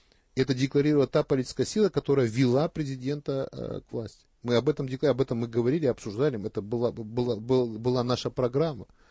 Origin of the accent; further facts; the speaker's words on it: Georgia; Они мне напомнили, что я грузин. Я никогда не скрывал этого, не стеснялся этого.